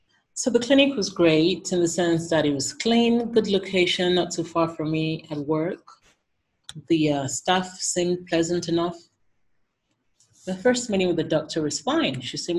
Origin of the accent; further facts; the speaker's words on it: Nigeria; So my first experience with an IVF clinic was in my home country, Nigeria.